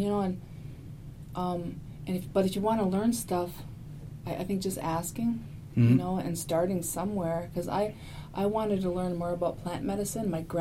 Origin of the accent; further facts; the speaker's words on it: Cass Lake, Minnesota, United States; I'm from the Leech Lake Reservation, and I'm spending the day here. I grew up in Cass Lake.